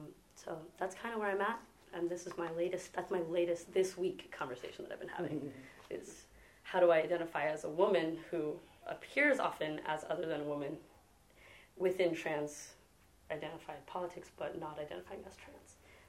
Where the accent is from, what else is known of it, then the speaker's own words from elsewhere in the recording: Montpelier, Vermont, United States; now in Brooklyn, United States; I grew up here in Montpelier, Vermont. I live in Brooklyn now. I'm 24 today.